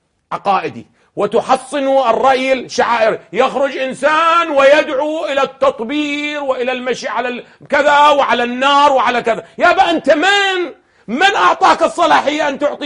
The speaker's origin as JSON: {"language": "Arabic", "country": "Iraq", "said": "وين كان احنا عندنا في العراق بيني وبين الله؟"}